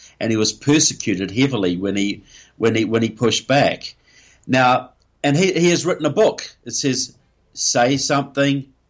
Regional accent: New Zealand; Well, look, I'm from New Zealand

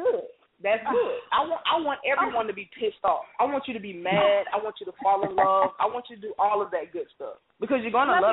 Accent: Atlanta, Georgia, United States; I said I wanted to have that Atlanta feel because, I mean, I'm from Atlanta. I love my city

